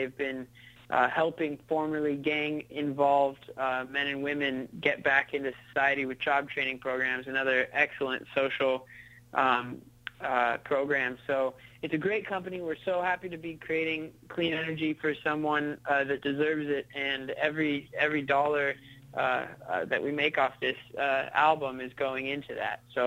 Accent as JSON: {"language": "English", "town": "San Francisco", "region": "California", "country": "United States", "tie": "born or raised there", "lives_now": "Los Angeles, United States", "said": "We cruised up the West Coast through San Francisco, my hometown"}